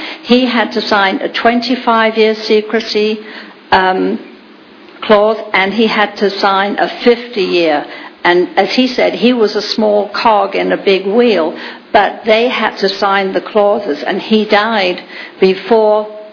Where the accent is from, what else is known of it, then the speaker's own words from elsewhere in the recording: England, United Kingdom; I'm English